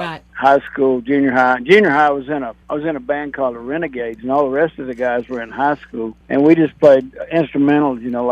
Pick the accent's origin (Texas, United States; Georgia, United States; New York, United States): Texas, United States; Itasca; also born or lived in Fort Worth; I grew up in Itasca, so a lot of that was done in Hill County. We just stayed around there close, and then later on I moved to Fort Worth